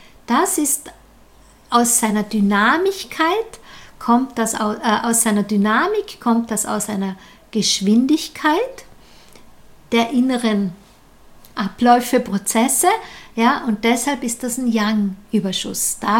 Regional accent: Tyrol, Austria; so eine Frosthen sind, wie wir das bei uns in Tirol sagen

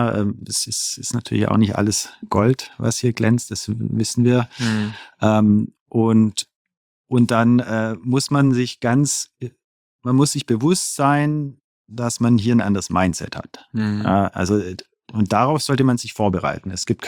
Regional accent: Baden-Württemberg, Germany; ich bin als Schwabe und finanzaffiner Mensch

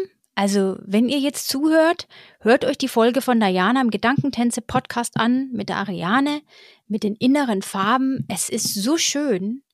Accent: Germany

